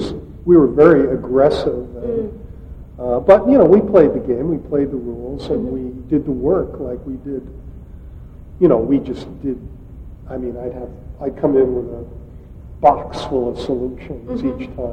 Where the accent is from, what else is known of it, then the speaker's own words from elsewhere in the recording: Staten Island, New York, United States; I grew up on Staten Island, and we lived in Oakwood Heights, and about a mile from the beach.